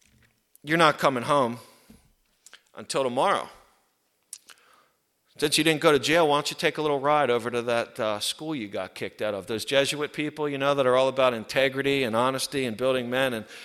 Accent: East Coast, United States; I'm from the East Coast, I had allergies.

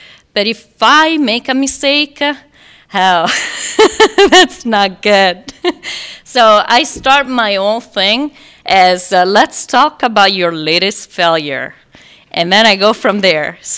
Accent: Rome, Lazio, Italy; I don't know if everybody knows, but I'm from Rome, Italy. And my church was the Vatican. So I had, growing up, I had a resentment

